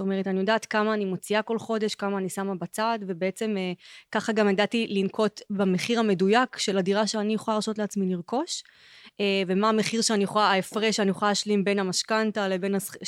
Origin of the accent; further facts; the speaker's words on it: Kiryat Gat, Southern District, Israel; כאילו אני באה מהפריפריה, אני במקור מקריית גת